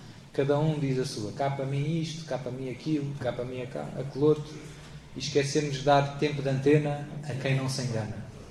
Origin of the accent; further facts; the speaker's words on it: Lisbon, Portugal; born there; now in Lamego, Portugal; sou padre em Lamego, nasci em Lisboa